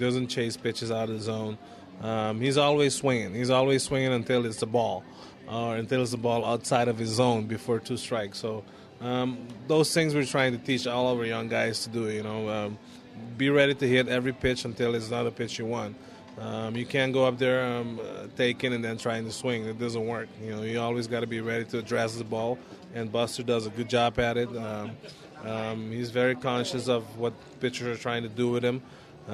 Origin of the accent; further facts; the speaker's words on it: Curaçao; Retired right before my 35th birthday. Went home to my home country. Started a baseball academy, the Dutch Antilles Baseball Academy.